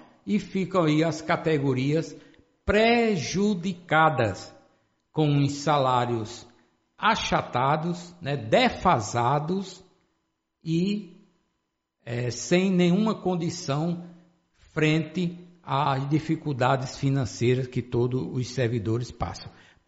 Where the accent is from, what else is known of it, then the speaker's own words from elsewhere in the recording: Condado, Paraíba, Brazil; como foi recentemente o caso lá da minha cidade, Condado